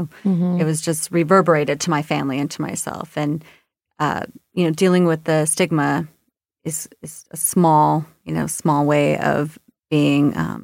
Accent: Pacific Northwest, United States; So we are from the Pacific Northwest

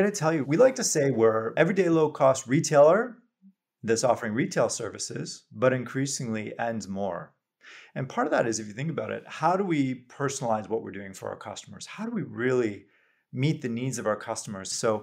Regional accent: Canada; and as a Canadian, very proud that, you know, we see this as a key market for us

